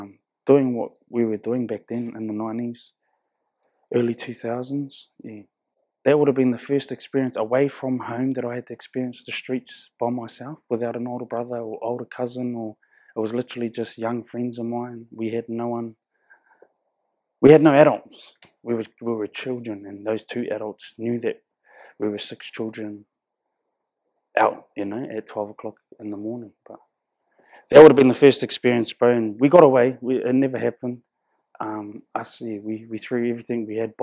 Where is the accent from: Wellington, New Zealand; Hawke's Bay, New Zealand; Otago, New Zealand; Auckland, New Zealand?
Hawke's Bay, New Zealand; Hastings; I'm from Hastings, Napier, Hawke's Bay, New Zealand. Been home for 8 years now. Living in Omahu in this marae.